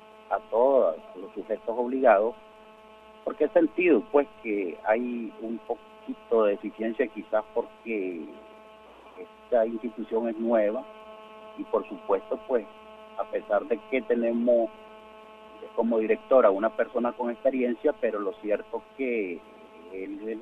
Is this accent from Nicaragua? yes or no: yes; Nicaragua; como nicaragüenses, nos volvamos a seguir viendo allí en la plaza